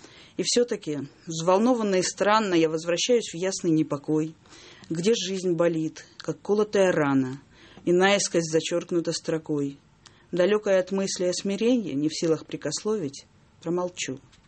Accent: Rostov Oblast, Russia; А мы с ним еще и земляки. Я выросла под Ростовом

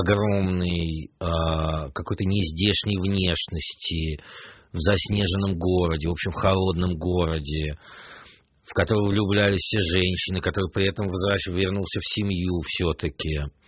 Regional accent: Saint Petersburg, Russia; все-таки это Ленинград, и это мой родной город, и я рос, в общем, не на соседних улицах, но на улицах там на расстоянии 1,5 километра

